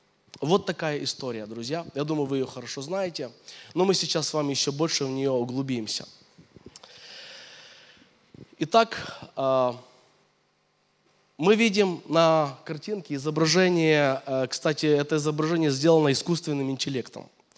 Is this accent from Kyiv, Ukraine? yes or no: yes; Kyiv, Ukraine; я из Киева, я несу пасторское служение